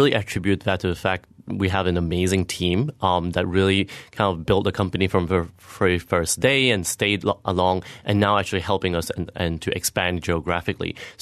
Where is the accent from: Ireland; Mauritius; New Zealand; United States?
Mauritius; English is a second language; I'm actually from Mauritius. So, you know what, Mauritius is quite a, you know, travel destinations.